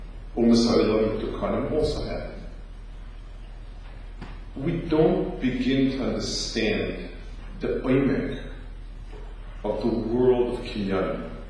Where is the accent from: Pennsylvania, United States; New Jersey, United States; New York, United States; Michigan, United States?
New York, United States; but as a New Yorker, Harlem, go to Harlem